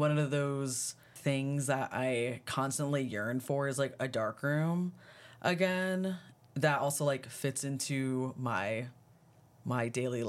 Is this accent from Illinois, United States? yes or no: no; Arlington, Virginia, United States; I'm originally from the DC metropolitan area. I'm from Arlington, Virginia, and I went to school in Richmond, Virginia.